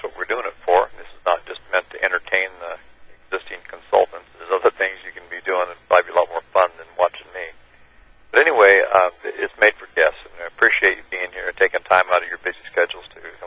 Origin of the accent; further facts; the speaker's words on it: Washington, United States; When I grew up in Washington State here, and after college, I went to work for Del Monte Foods.